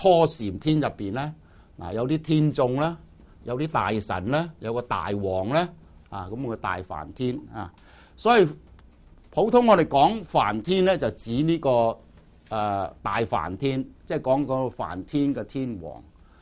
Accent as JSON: {"language": "Cantonese", "region": "Guangdong", "country": "China", "said": "我哋廣東人咧俗話即係玉皇大帝啊"}